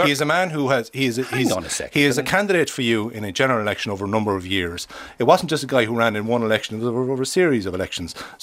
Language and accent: English; Tipperary, Munster, Ireland; because I'm from Tipperary, so I do read the local papers quite regularly there.